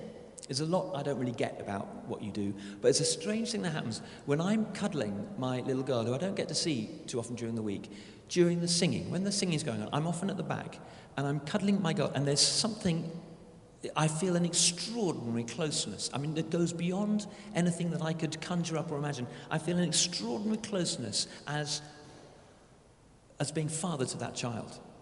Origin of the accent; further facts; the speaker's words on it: United Kingdom; So I'm British